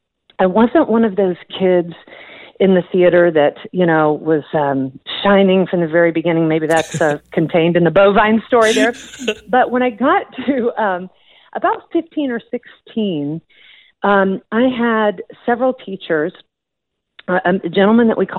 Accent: Katy, Texas, United States; also born or lived in Houston; You know, from the earliest of ages, I was born in Houston and lived in Katy, Texas.

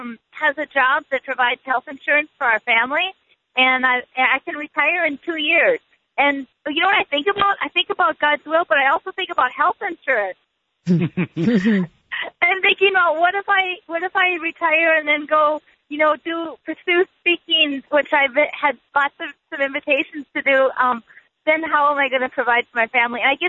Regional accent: North Dakota, United States; from North Dakota. I'm 58 years old.

